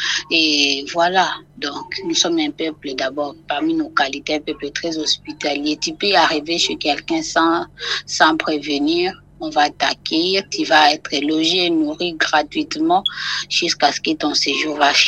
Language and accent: French; Kasongo-Lunda, Kwango, DR Congo; de Kasongolunda.